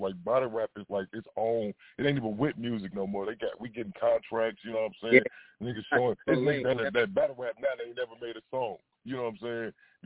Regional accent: Minnesota, United States; also born or lived in Chicago; I represent from Minnesota. I was born in Chicago, but I grew up in Minnesota.

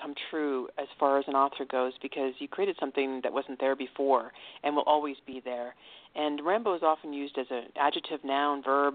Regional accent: Toronto, Ontario, Canada; born there; I was born in Toronto, Canada. I've lived all over the place. And, it's kind of home Toronto

